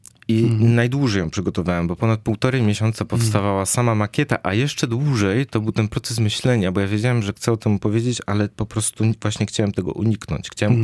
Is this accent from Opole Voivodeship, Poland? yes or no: no; Lesser Poland, Poland; bo ja pochodzę z gór, jestem górskim Romem Birgitka, który osiadł w XV wieku na Podhalu